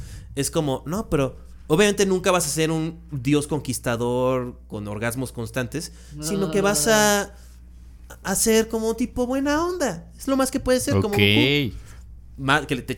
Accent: Acapulco, Guerrero, Mexico; Sí, soy muy priista de Acapulco

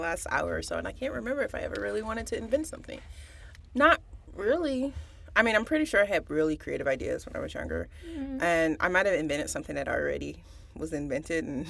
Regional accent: Detroit, Michigan, United States; So when I was in Detroit, because I'm from Detroit, so I went to all the black schools

